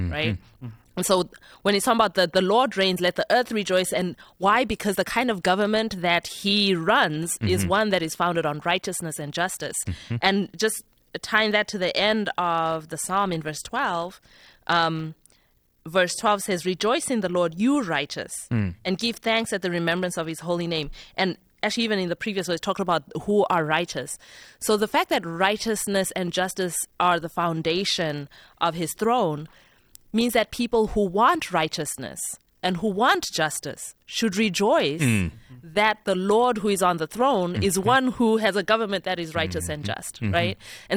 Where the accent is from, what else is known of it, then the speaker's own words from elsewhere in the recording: Zimbabwe; I'm from Zimbabwe.